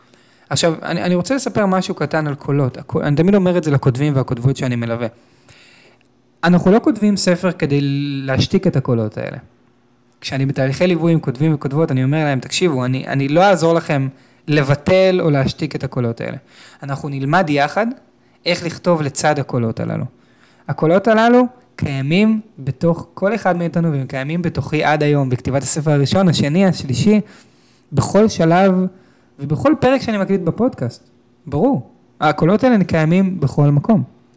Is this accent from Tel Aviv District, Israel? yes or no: yes; Tel Aviv, Tel Aviv District, Israel; אמרתי, גדלתי בתל אביב. וכשאתה גדל בתל אביב, בחוויה שלי, כשאני גדלתי בתל אביב